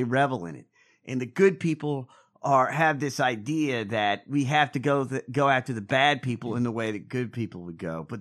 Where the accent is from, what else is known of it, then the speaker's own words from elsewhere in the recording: Georgia, United States; Let me explain my hometown. I grew up in Georgia.